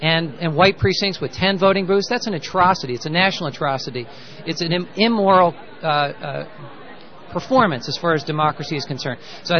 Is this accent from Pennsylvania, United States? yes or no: yes; Pennsylvania, United States; I'm a native of Pennsylvania. I was born in Delco, Delaware County. I live in Bucks County.